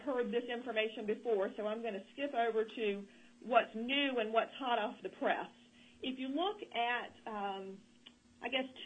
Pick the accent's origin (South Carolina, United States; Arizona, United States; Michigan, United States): South Carolina, United States; This is from South Carolina, which is my home state, and you could probably tell that listening to me talk.